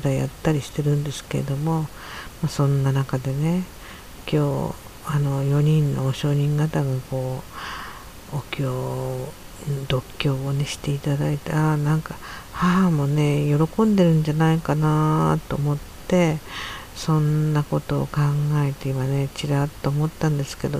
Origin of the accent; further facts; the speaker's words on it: Yokosuka, Kanagawa, Japan; たびたび行く横須賀なんですけど、私の実家はねほんとすぐ近くなんですけど